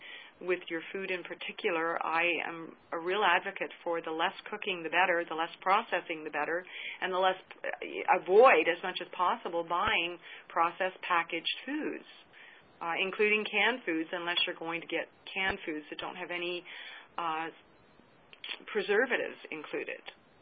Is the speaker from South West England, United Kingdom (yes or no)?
no; Auchtermuchty, Scotland, United Kingdom; I'm from Scotland. I'm a Scots girl from Ochtermochty in Scotland. And I grew up with my grandparents for the first 6 years of my life there.